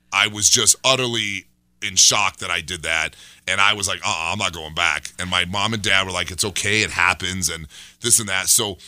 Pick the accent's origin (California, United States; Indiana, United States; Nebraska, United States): Nebraska, United States; Omaha; now in Colorado, United States; That's where I went to school. And I moved from Nebraska to Colorado years and years ago, back when they had like buggies and horse and like lanterns.